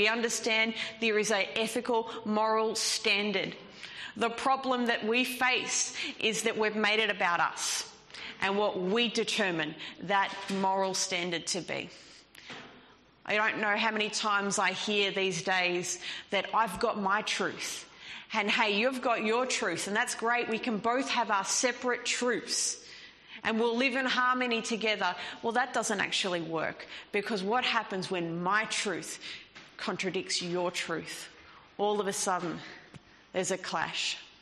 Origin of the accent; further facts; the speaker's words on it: Australia; accent: broad Australian; I'm probably butchering that with my broad Australian accent there